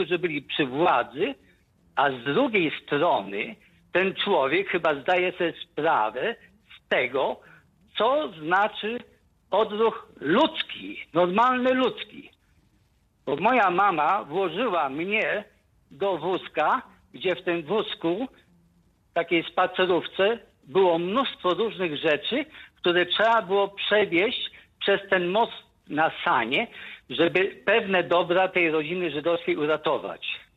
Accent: Przemyśl, Subcarpathian Voivodeship, Poland; born there; Ja się urodziłem w Przemyślu. Przemyśl był podzielony rzeką San

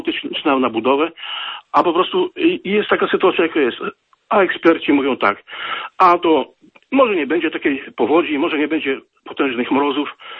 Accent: Pomeranian Voivodeship, Poland; Ja też jestem dumny, że jestem Kaszubą, że mieszkam na Kaszubach

